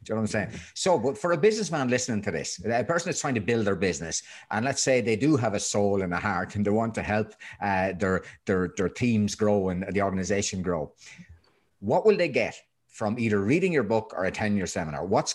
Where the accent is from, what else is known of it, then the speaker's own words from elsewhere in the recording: Ireland; From the bog in the Midlands.